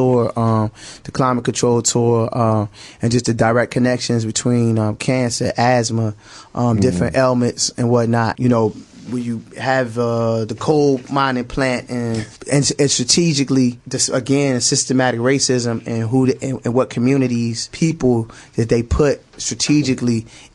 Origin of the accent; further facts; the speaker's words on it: United States; but we do take for granted America and the privileges and things that are accessible to us as American citizens until you leave this country.